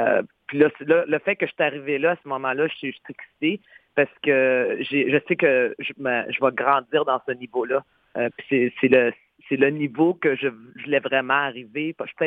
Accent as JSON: {"language": "French", "town": "Sorel", "region": "Quebec", "country": "Canada", "said": "moi, je viens de Sorel-Québec, puis lui vient de Québec."}